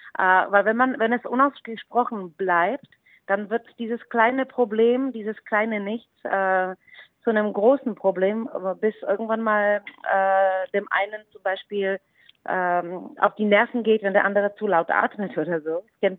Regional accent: Czechia; German is a second language; weil ich bin eine Tschechin, also eine Ausländerin.

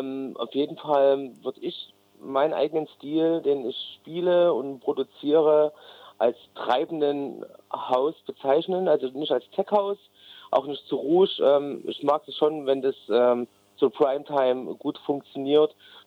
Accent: Grimma, Saxony, Germany; ne, komme aus Grimma, das ist bei Leipzig.

